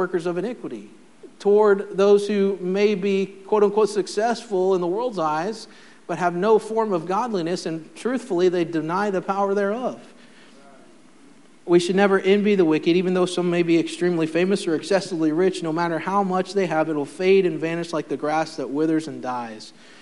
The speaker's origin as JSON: {"language": "English", "town": "Farmersville", "region": "Ohio", "country": "United States", "tie": "born or raised there", "said": "As a young man growing up in Farmersville, Ohio, out in the middle of a cornfield"}